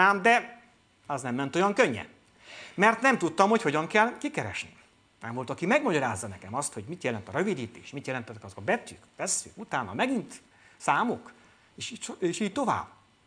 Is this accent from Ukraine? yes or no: no; Târgu Mureș, Mureș County, Romania; Is, mert Marosvásárhelyről származom